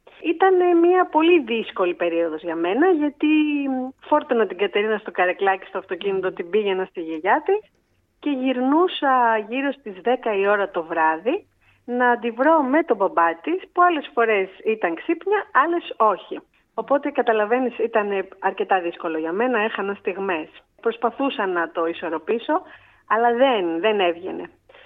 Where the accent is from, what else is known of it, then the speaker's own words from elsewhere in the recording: Athens, Attica, Greece; now in Loutraki, Greece; Εγώ είχα γεννηθεί στο Λουτράκι, αλλά είχα φύγει αρκετά μικρή, 5η δημοτικού. Είχαμε μετακομίσει πίσω στην Αθήνα οικογενειακώς και μεγάλωσα στην Αθήνα επί της ουσίας.